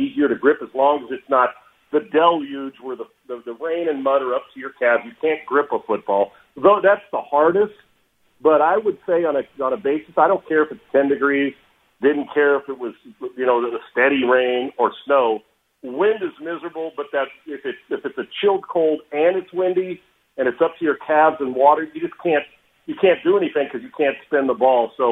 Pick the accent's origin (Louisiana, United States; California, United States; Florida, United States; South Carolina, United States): California, United States; now in Texas, United States; Now, I grew up in California. I grew up in California, obviously, and then, spent time all over playing, but I played in Minnesota, Winnipeg, in San Diego, and now I'm in Texas.